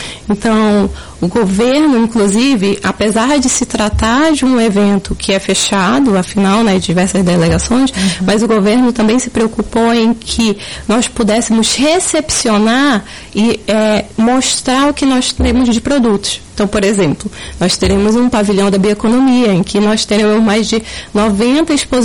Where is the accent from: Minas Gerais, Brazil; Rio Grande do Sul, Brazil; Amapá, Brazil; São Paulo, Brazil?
Amapá, Brazil; Macapá; a gente, como amapaense e macapaense, vai recepcionar pessoas para a nossa cultura